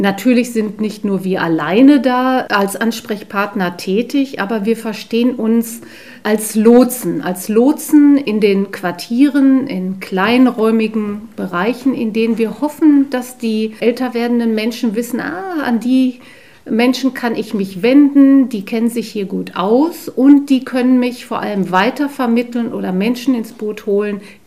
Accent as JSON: {"language": "German", "town": "Hamm", "region": "North Rhine-Westphalia", "country": "Germany", "tie": "born or raised there", "said": "Ich bin waschechte Hammenserin eigentlich. Geboren im Hammer Westen, jetzt aktuell lebend in Rhinern."}